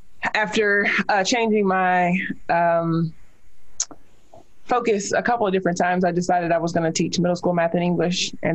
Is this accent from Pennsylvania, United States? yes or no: no; Richmond, Kentucky, United States; now in Louisville, United States; Born and raised in Richmond, Kentucky. That is the county that's just south of Fayette County, down 75. I came to Louisville in 97 to attend the University of Louisville, and I've stayed ever since.